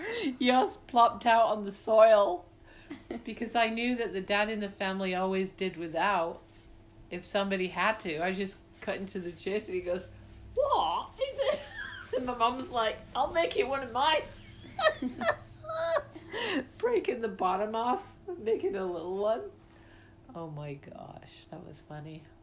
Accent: Leeds, Yorkshire and the Humber, United Kingdom; Leeds. Yorkshire.

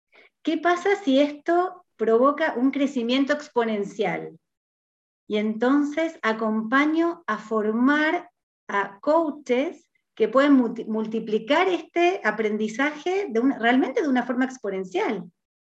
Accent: Argentina; now in Chile; vivo en Chile, yo soy de Argentina, vivo en Chile hace 18 años

